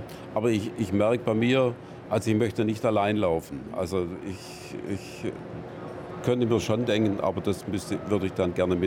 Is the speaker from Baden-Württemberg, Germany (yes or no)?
yes; Friedrichshafen, Baden-Württemberg, Germany; Ich komme aus Friedrichshafen, lebe ich momentan und war lange Pfarrer in Weingarten und in Ditzingen.